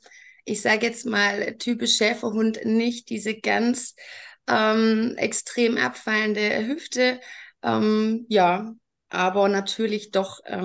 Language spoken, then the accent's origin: German; Baden-Württemberg, Germany; Also ich komme aus dem Raum Stuttgart